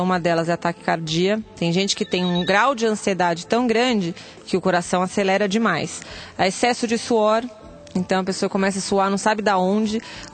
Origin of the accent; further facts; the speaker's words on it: São Paulo, Brazil; Sou do Bixiga.